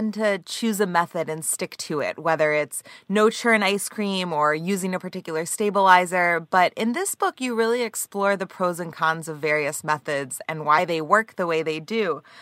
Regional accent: New Jersey, United States; because I'm from South Jersey and I'd never heard Philadelphia style ice cream.

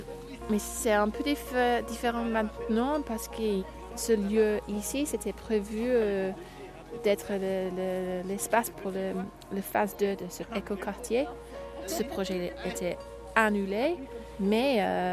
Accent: England, United Kingdom; French is a second language; now in France; Je viens d'Angleterre.

